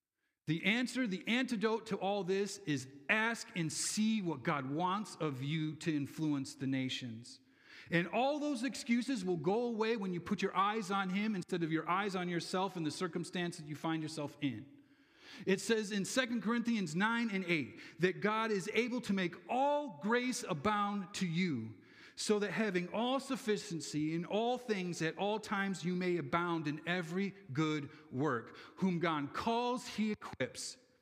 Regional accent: New York, United States; One boy from Central New York touched the lives of teenagers in Israel.

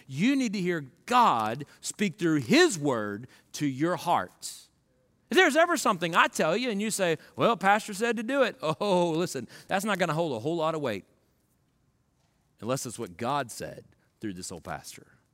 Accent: Florida, United States; now in East Texas, United States; You know, I'm from Florida. We don't have any mountains. For that matter, we live in East Texas.

